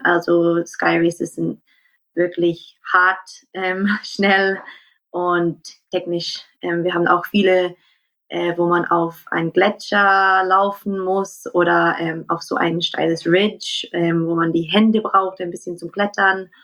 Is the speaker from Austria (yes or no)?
no; Scotland, United Kingdom; German is a second language